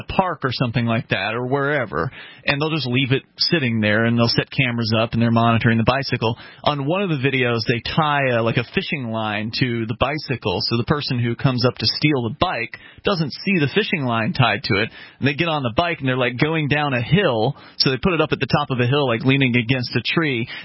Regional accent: Florida, United States; when I was growing up in Florida, in the suburbs, there was, like, obvious neighborhoods, so they have walls around them

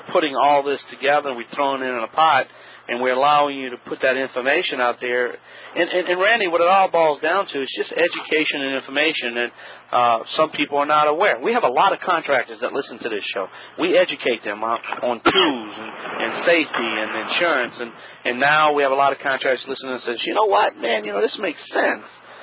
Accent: Louisiana, United States; Well, you know, we're down in the South right now, and, you know, and we're Cajun

